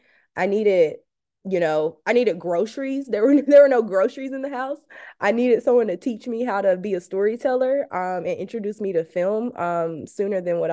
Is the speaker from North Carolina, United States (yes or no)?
yes; North Carolina, United States; So let me go back home. Growing up in Eastern North Carolina, you look around, it just looks rural, it looks country, it looks like there's nothing to do here.